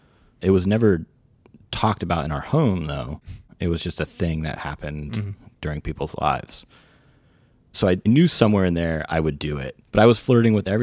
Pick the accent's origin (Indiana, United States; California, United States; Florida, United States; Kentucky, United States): California, United States; I was from Northern California, but we were living in Southern California.